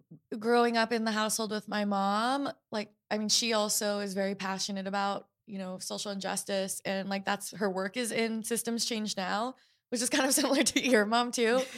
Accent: Portland, Oregon, United States; I was growing up in Portland, Oregon, which is the whitest major city in the US

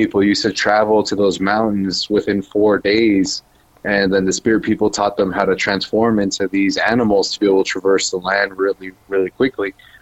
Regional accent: United States; So I am Dene. I come from the Navajo Nation, and I guess you can say I've had my fair share of paranormal experiences growing up on the reservation and everything. I grew up on a border town

